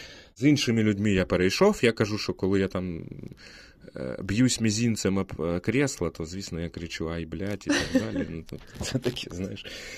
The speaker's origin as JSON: {"language": "Ukrainian", "town": "Luhansk", "region": "Luhansk Oblast", "country": "Ukraine", "said": "В мене не було української мови в школі, бо я з Луганську."}